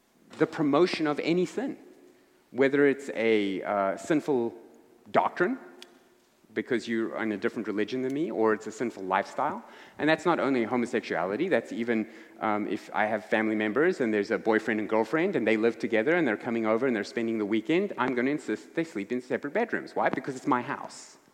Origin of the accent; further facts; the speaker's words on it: South Africa; now in United States; If you're new here and you're wondering where my accent's from, I'm not a Yankee from up north. I'm from the deep south, from South Africa. So I'm an immigrant. I'm a citizen now, but I'm an immigrant.